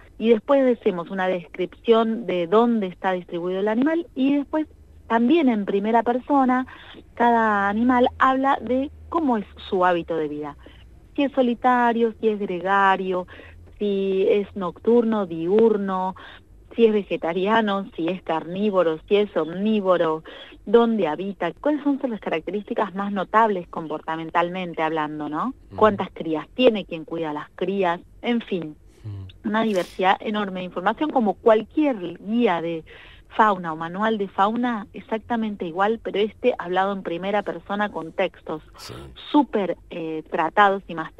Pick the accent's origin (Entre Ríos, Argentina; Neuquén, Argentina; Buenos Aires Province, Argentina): Neuquén, Argentina; que es nuestras ecorregiones locales de donde nosotros somos, somos de Neuquén Capital